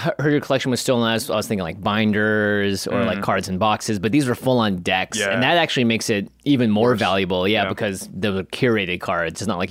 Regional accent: Seattle, Washington, United States; because Josh grew up in Oregon, I grew up in Seattle, so both of us were Seahawks fans

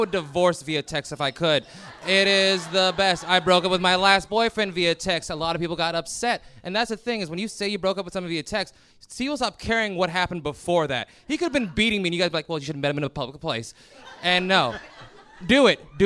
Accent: Ohio, United States; I will say I'm from Ohio every single time.

